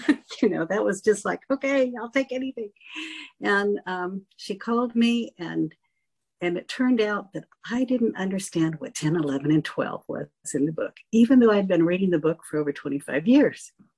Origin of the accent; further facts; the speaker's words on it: Byron, Georgia, United States; from Byron, Georgia. That's right in the middle of the state of Georgia.